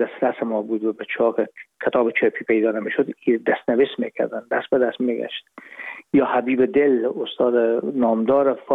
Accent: Herat, Afghanistan; moved away as an adult; now in Hamburg, Germany; ما رفتیم از کابل به هرات و پیش از اینکه فاکولته رو پایان برسانیم یا دیپلم بگیریم از هرات از طریق زمینی داخل مرز ایران شدیم

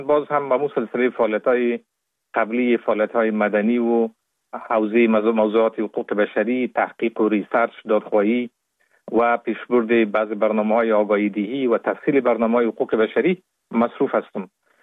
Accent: Kabul, Afghanistan; born there; در سال 1970 متولد شدیم در کابل در یک خانواده روشن فکر

